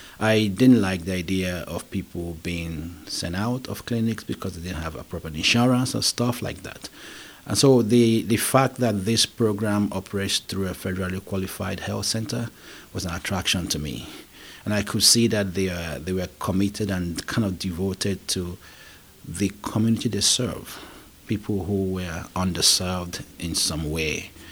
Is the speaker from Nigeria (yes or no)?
yes; Nigeria; now in Lethbridge, Canada; First, I grew up in Nigeria. I grew up in a couple of countries